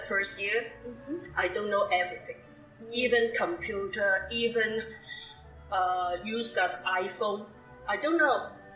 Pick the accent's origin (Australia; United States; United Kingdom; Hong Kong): Hong Kong; English is a second language; moved away as an adult; now in Canada; I come from Hong Kong.